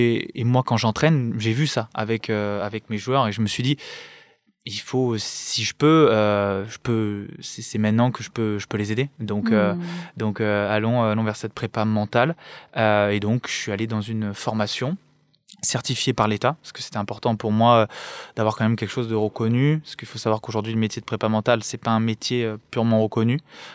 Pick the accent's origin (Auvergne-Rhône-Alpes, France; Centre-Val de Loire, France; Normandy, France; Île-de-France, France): Auvergne-Rhône-Alpes, France; Lyon; parce que je suis originaire de Lyon, moi